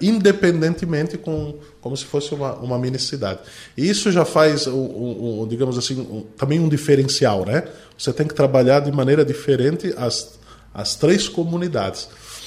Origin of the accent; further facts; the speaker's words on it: Nova Veneza, Santa Catarina, Brazil; moved away as an adult; E eu sou de Nova Veneza, nascido e morei na minha cidade natal até os 36 anos de idade.